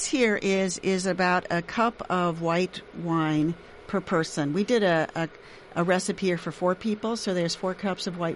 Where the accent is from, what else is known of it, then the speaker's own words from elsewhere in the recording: Switzerland; first language Swiss German; also born or lived in Iowa, United States; German, Swiss German, yeah. And I spent about half of my childhood in Switzerland, the other half in Iowa.